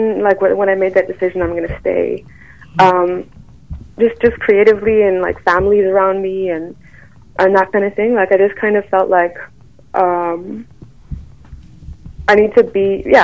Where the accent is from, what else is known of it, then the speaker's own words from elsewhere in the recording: Vancouver, British Columbia, Canada; born there; I was born in Vancouver, and then my dad is from South Africa. My mom is British and Scottish